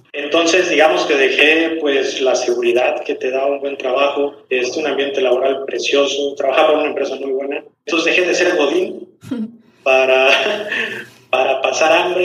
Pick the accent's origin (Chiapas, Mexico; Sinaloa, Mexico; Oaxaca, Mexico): Chiapas, Mexico; Comitán; La carretera que hay del aeropuerto de Chiapas a Comitán, que es mi pueblo, son como 3 horas, ¿no?